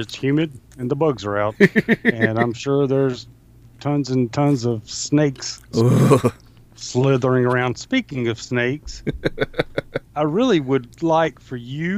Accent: the South, United States; I think growing up in the South like I did, that's just kind of part of growing up in the South, is the woods and hunting and killing snakes and all that stuff.

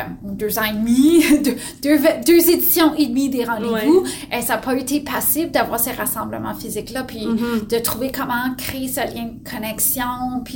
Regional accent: Ontario, Canada; also born or lived in Alberta; Moi, je suis originaire de l'Alberta. J'ai grandi dans le sud de l'Ontario. Donc, vraiment des communautés où, en tant que francophone, on se sent très minoritaire.

